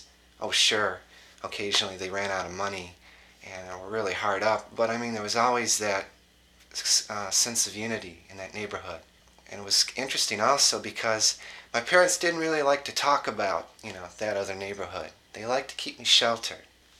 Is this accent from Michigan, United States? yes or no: yes; Dearborn Heights, Michigan, United States; I'm 22 years old, and I'm from Dearborn Heights, Michigan, which is just south of Detroit.